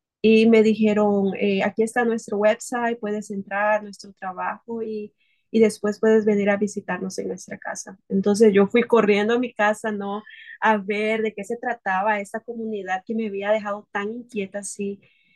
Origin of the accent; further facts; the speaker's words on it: Nicaragua; Yo soy originalmente de Nicaragua, que queda ubicado en Centroamérica.